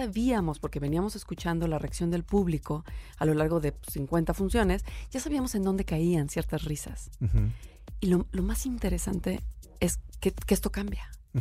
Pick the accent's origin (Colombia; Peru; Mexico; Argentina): Mexico; Y como mexicanos, pasa lo mismo.